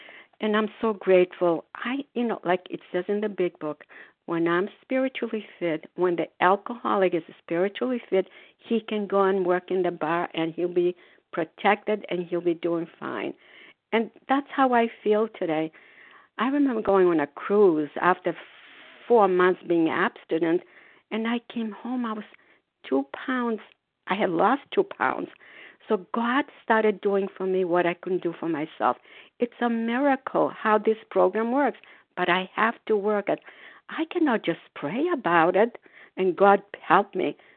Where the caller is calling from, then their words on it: Foxborough, Massachusetts, United States; For myself … grateful to recover compulsive avoider, and I'm calling from Foxborough, Massachusetts.